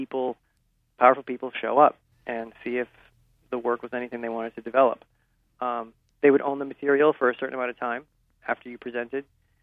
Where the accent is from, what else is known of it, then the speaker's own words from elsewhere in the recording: Maine, United States; Well, when I'm from Northern Maine, where people move more slowly and talk more slowly and think more slowly.